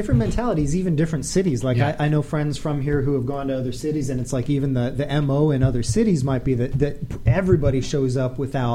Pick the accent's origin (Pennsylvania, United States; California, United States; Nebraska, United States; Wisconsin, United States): Wisconsin, United States; Milwaukee; So grew up Milwaukee. Well, born in Milwaukee, Wisconsin, right? Home of Summerfest